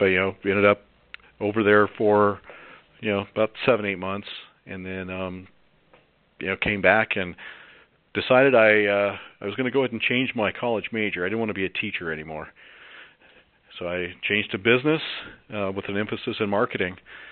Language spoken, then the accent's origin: English; Dove Creek, Colorado, United States; I grew up in Dove Creek, which is north of there, about 40 miles.